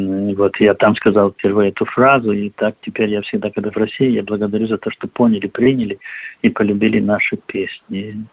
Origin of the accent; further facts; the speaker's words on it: Gomel, Gomel Region, Belarus; мы провинциалы, мы из Гомеля